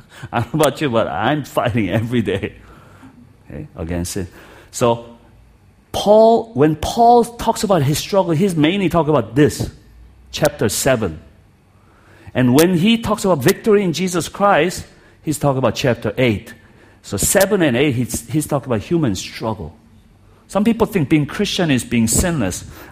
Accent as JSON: {"language": "English", "town": "Champaign", "region": "Illinois", "country": "United States", "said": "I'm hillbilly from Champaign, Urbana here."}